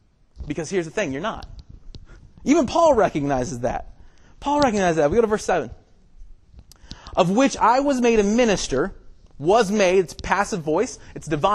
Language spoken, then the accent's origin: English; Ohio, United States; moved away as an adult; also born or lived in Georgia; So I grew up in Ohio, born and raised in Ohio, got to Georgia for college because Georgia was the South